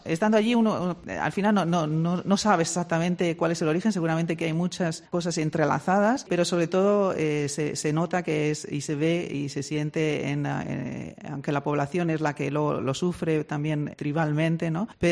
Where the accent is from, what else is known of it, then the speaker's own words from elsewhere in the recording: DR Congo; Y eso es lo que hemos estado viviendo pues, en la República Democrática del Congo, de donde vengo.